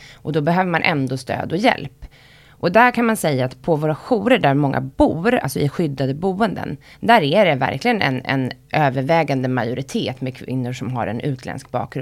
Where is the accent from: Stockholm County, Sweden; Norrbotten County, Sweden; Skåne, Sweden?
Stockholm County, Sweden; Älvsjö; born there; Jag är född i Älvsjö som är en förort till Stockholm och min mamma och pappa hade liksom bra och roliga jobb. Min pappa kommer från en väldigt fattig bakgrund.